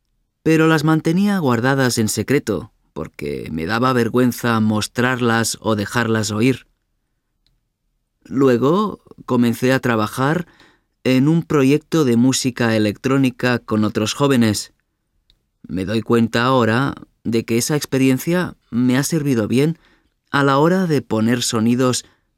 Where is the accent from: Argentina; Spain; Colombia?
Spain; Canary Islands; born there; Mira, yo nací en las Islas Canarias, así que siempre había vivido con sus ritmos tradicionales